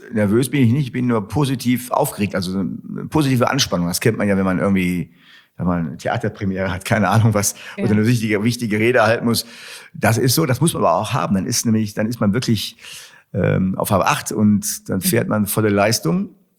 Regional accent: Wuppertal, North Rhine-Westphalia, Germany; ich bin hier in Wuppertal geboren, bin hier an Bord und bleibe auch hier vor Ort

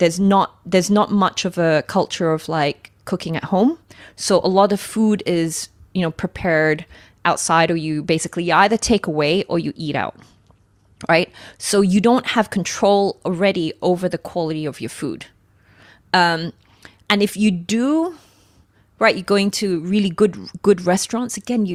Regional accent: Australia; now in Asia; I come from Australia originally

